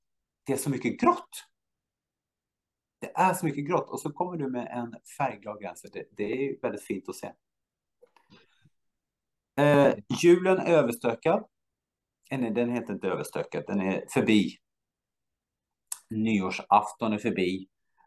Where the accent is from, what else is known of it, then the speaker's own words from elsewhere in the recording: Gustavsberg, Stockholm County, Sweden; jag är från Stockholm, jag är från en ort som heter Gustavsberg. Ligger 20 kilometer utanför Stockholm